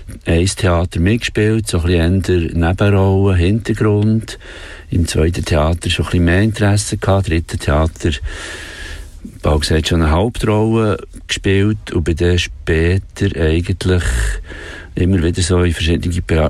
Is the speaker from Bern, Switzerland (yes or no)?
yes; Worb, Bern, Switzerland; Ich bin in Worb aufgewachsen